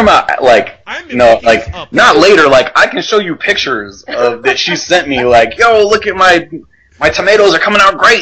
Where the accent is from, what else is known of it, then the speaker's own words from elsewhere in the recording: South Carolina, United States; Well, hold on, because I grew up in South Carolina.